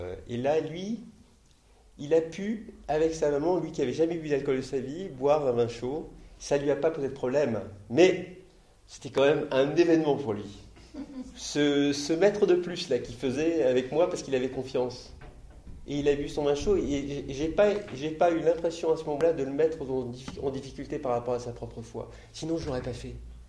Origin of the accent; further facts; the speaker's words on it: France; parce que je suis Français.